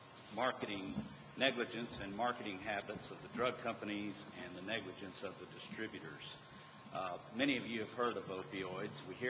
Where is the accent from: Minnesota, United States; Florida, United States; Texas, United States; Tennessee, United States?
Texas, United States; Dallas; from Dallas.